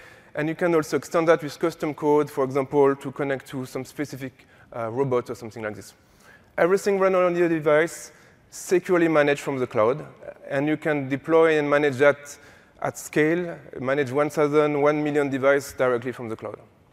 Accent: France; I'm using all the different units because I'm from France

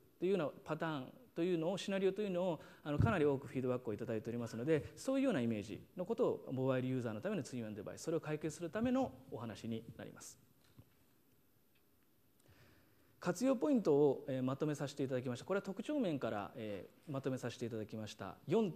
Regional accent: Ishikawa, Japan; ちなみに私も石川県出身なんですけども

